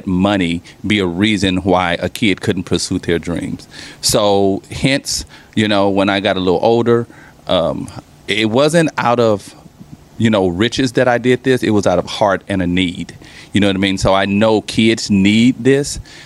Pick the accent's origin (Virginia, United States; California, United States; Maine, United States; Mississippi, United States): California, United States; Compton; as a kid, I grew up in Compton, number 9 out of 10 kids.